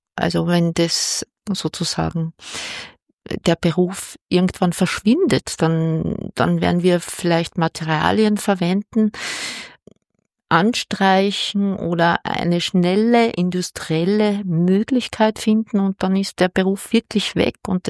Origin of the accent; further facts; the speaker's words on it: Austria; Auch als Österreicherin fällt mir die Beantwortung der Frage etwas schwer.